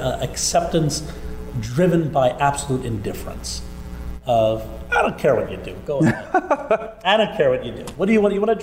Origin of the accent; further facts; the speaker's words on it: Braddock, Pennsylvania, United States; I'm born and bred in Pittsburgh. Not where I was buttered, but I was born and bred right here. I grew up in Braddock.